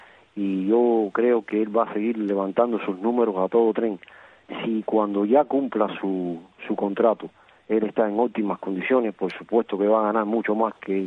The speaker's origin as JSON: {"language": "Spanish", "country": "Cuba", "said": "y como cubano le deseo siempre lo mejor de todo"}